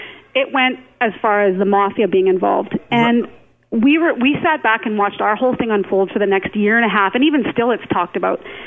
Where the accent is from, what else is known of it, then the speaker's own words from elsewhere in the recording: Canada; And that's what I think as a Canadian, too, when we were standing there on our podium